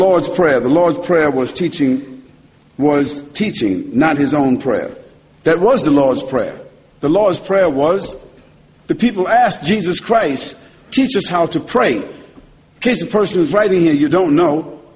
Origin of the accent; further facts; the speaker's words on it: United States; Now, of course, I thank God for the privilege of being an American, a Muslim American, because I have the best of two worlds.